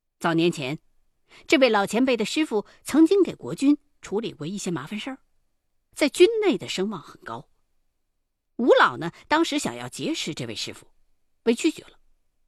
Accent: Chongqing, China; 我身为一个重庆人

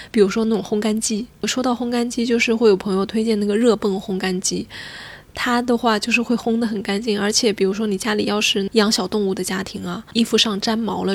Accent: southern China, China; 因为我就是南方人，我们小的时候冬天

